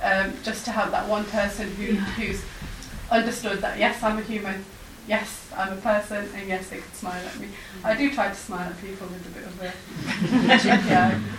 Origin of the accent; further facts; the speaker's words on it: United Kingdom; first language English; I've lived in this country my whole life, I've been born and bred here, I have the passport, I speak the language, it's actually my first language, I've studied here, I work here